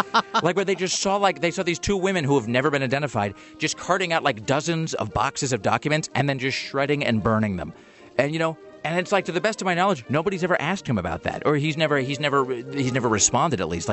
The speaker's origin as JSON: {"language": "English", "country": "United States", "said": "But of course, I'm an American trying to be smarter than I really am"}